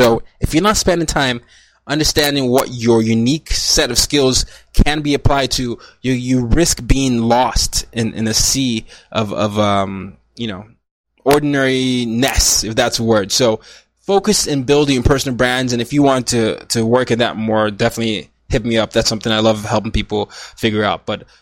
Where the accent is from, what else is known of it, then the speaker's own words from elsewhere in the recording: Nigeria; also born or lived in Sweden; Nigeria, I'm Nigerian. I was born in Nigeria, moved to Sweden, then came back to Nigeria. Then there was Burkina Faso, then there was Vietnam, and there was the United States.